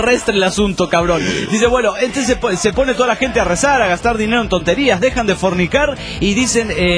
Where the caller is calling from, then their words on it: Tijuana, Baja California, Mexico; de Tijuana, México.